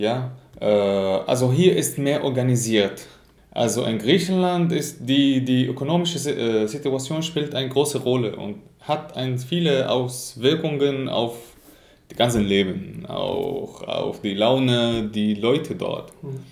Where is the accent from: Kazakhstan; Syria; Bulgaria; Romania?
Syria; German is a second language; now in Germany; sind seit 26 Jahre hier in Deutschland. Und ich komme aus Syrien und wir leben jetzt zusammen in Deutschland.